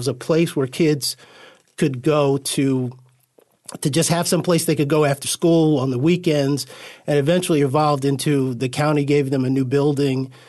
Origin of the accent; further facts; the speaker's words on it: Roosevelt, New York, United States; And growing up, I grew up in Roosevelt. It was really a really sort of tough town. It's not an easy place to grow up.